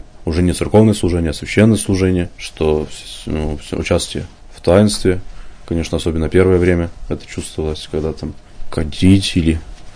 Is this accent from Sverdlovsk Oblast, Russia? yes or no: yes; Yekaterinburg, Sverdlovsk Oblast, Russia; born there; Мне 26 лет. Я родился в Екатеринбурге.